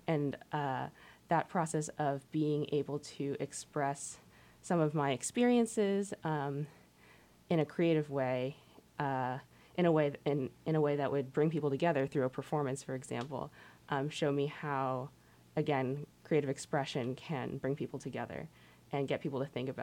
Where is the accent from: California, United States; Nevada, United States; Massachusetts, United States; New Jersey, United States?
New Jersey, United States; now in Sitka, United States; I grew up in New Jersey, really close to New York City, and went to New Haven.